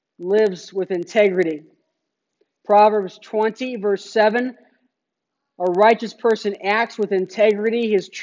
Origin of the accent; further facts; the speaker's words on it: Phoenix, Arizona, United States; We have different mountains around Phoenix. I grew up in Phoenix in the mountains.